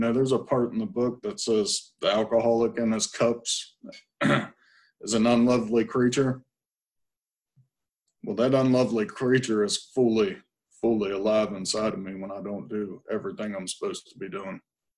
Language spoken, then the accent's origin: English; Virginia Beach, Virginia, United States; I grew up in Virginia Beach, right?